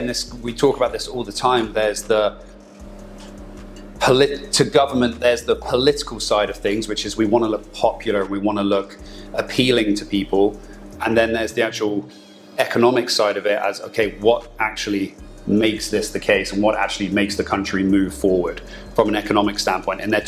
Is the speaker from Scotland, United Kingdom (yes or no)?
no; South East England, United Kingdom; I'm from Hampshire. Technically.